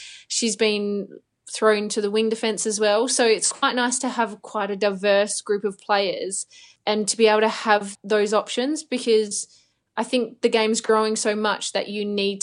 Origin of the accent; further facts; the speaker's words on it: Australia; I guess always being an Aussie